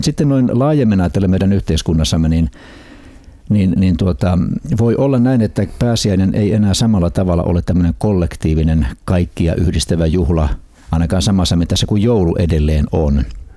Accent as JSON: {"language": "Finnish", "town": "Vaasa", "region": "Ostrobothnia", "country": "Finland", "tie": "born or raised there", "also_born_or_lived": "Kurikka", "said": "sukujuuret hyvin syvällä ovat Etelä-Pohjanmaalla. Ja olen syntynyt Kurikassa, kasvanut Vaasassa, käynyt siellä kaikki koulut ja sitten Helsingin opiskeluvuosien jälkeen ajautunut jälleen Etelä-Pohjanmaalle papin tehtäviin"}